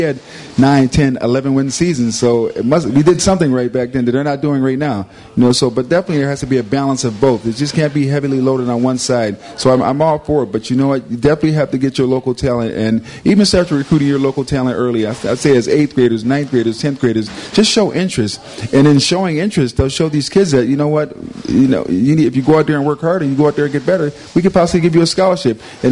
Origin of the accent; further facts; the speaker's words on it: Syracuse, New York, United States; I was born in Syracuse. I grew up in Syracuse. I played my Pop Warner football here.